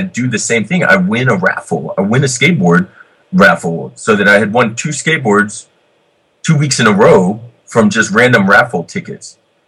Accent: the South, United States; because I was raised in the South, and I don't really, those rules don't apply to me at all, but I still got my upbringing in my soul, you know?

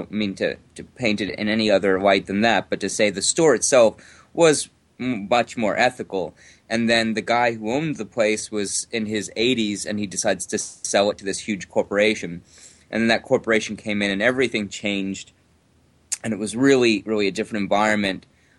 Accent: United States; I'm an American

